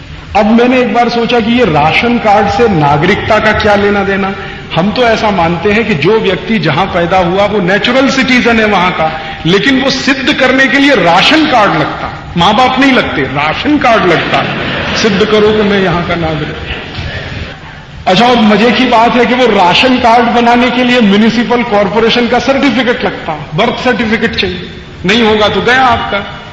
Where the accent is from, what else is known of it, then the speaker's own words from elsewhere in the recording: Maharashtra, India; जैसे मैं अमरावती जिले का रहने वाला हूं तो मुझे अमरावती में पोस्टिंग नहीं मिलेगी